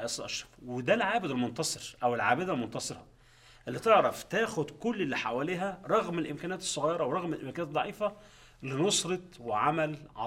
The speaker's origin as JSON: {"language": "Arabic", "country": "Egypt", "said": "في مصر احنا اقول"}